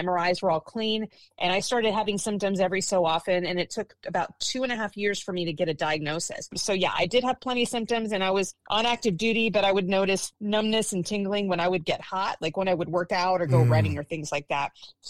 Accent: Florida, United States; So I grew up in South Florida. I'm the daughter of Cuban immigrants.

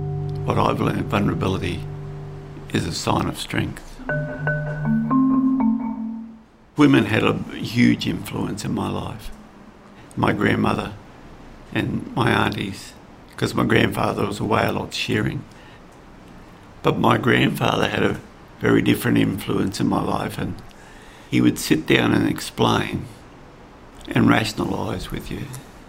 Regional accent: Mitchell, Queensland, Australia; born there; I was born on the 8th of May 1960 in Mitchell, 2 hours north of the New South Wales border. I was born in the Mitchell Hospital.

